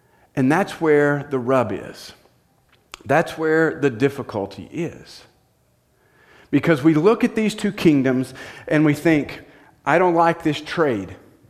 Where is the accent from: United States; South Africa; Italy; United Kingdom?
United States; I'm American.